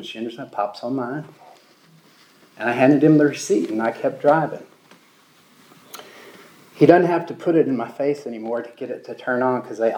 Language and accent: English; Texas, United States; I'm from Texas, where men are men and women are too, and we don't cry.